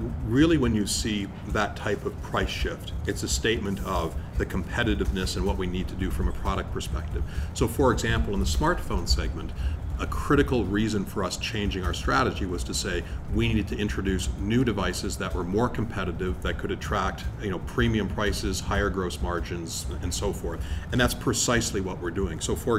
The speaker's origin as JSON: {"language": "English", "country": "Canada", "said": "a tip to my home country of Canada"}